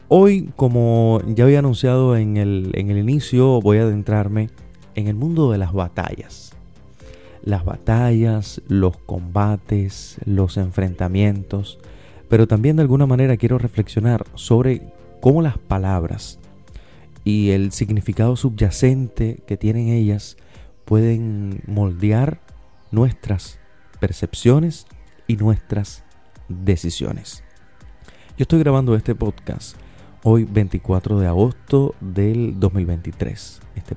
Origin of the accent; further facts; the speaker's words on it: Vertientes, Camagüey, Cuba; Yo soy de Vertientes, Camagüey. Es un municipio que se encuentra al centro sur de esa provincia, aunque no me guste reconocerlo, oriental de Cuba.